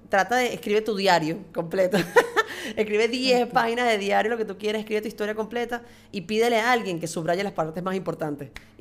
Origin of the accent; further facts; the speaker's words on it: Spain; como todo español